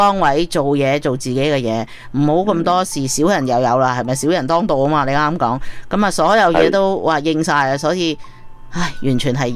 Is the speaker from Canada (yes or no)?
yes; Canada; 所以其實令到我哋加拿大人啊